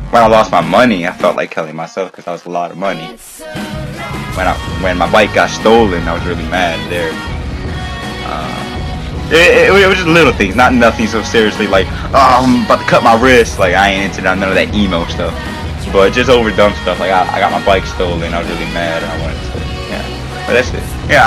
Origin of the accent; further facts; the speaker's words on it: Philadelphia, Pennsylvania, United States; I was born and I was raised in North Philadelphia